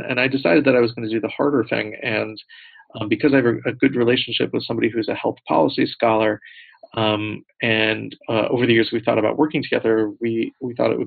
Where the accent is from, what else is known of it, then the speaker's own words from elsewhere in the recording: United States; And it just rings so novel to my ear as an American